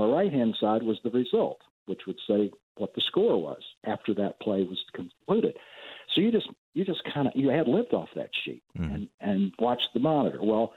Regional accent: Kentucky, United States; you know my background, right? I'm from Kentucky.

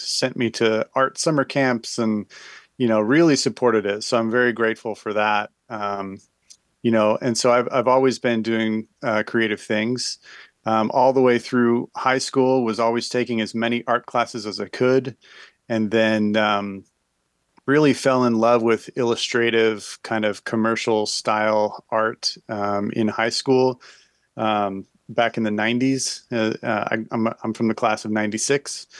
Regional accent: Utah, United States; I was actually born and raised in Utah, in the mountains, and have been doing art from a very, very early age.

